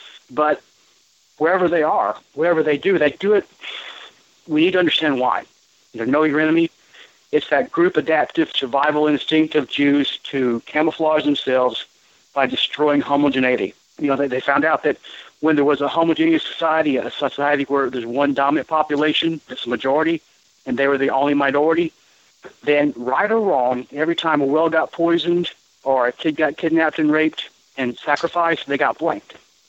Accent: Arkansas, United States; I was raised in Arkansas and my parents, my dad was in the Klan.

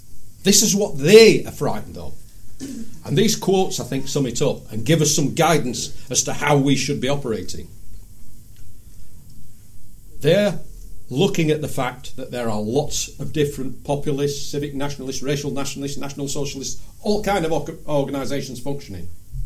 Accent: Huddersfield, Yorkshire and the Humber, United Kingdom; My hometown, Huddersfield, in the last 3 weeks.

